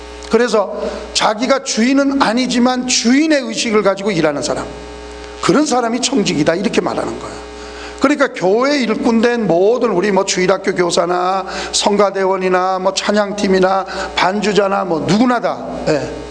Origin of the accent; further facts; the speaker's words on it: Busan, South Korea; born there; 저는 부산에서 태어났습니다만